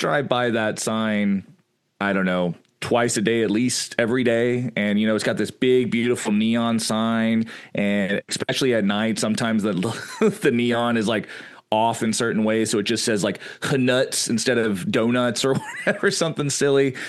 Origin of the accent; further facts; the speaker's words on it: Georgia, United States; So again, I'm from South Georgia and I go up all the time.